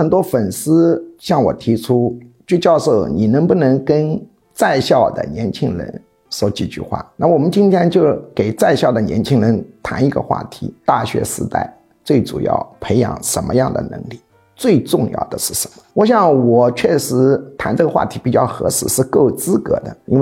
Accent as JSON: {"language": "Chinese", "town": "Yichun", "region": "Jiangxi", "country": "China", "tie": "born or raised there", "also_born_or_lived": "Shanghai", "accent": "Shanghai, Yichun and Nanchang", "said": "我虽然是江西宜春长大的啊，但是我在上海小时候也待了7年，所以有上海口音，又有宜春口音，又南昌口音"}